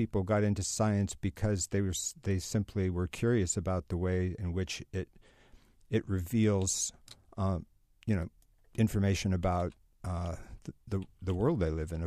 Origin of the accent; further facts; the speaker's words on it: San Francisco, California, United States; I grew up in the San Francisco area in the 60s and was immediately charmed by both Berkeley political culture and by San Francisco hippie culture.